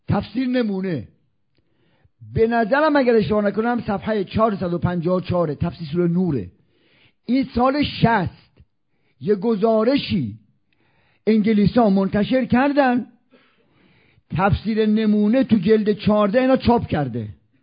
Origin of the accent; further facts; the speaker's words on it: Isfahan, Iran; now in Qom, Iran; من خب بچه اصفهانم و ساکن قم، میرم و میام، مادرم، خواهرام، داداشام دوتاشون اصفهانم